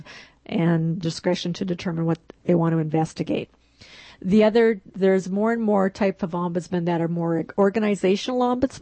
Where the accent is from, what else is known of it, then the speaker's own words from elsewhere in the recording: Regina, Saskatchewan, Canada; also born or lived in Watrous; I'm from Saskatchewan originally. I was born in Watrous, and I lived in Watrous because my dad worked for CBK Radio.